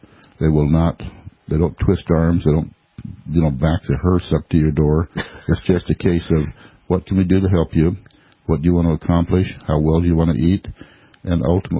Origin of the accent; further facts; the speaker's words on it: California, United States; I came from California.